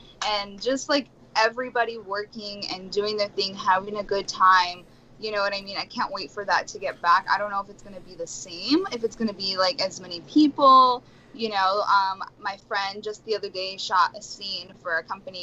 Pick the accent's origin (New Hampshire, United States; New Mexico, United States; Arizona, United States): New Mexico, United States; Albuquerque; now in Los Angeles, United States; But where I'm from, like people are very, very, and I'm from New Mexico. I'm from Albuquerque. People are very, very communicative, you know?